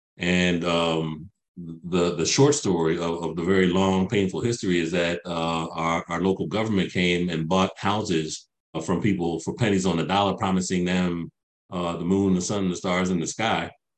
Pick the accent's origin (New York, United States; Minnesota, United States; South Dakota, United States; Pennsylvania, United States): Pennsylvania, United States; Philadelphia; because I'm an interloper from Philadelphia.